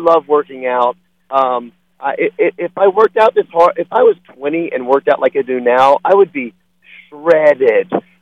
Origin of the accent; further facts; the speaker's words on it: Memphis, Tennessee, United States; I'm from Memphis. And so I love that really humid weather.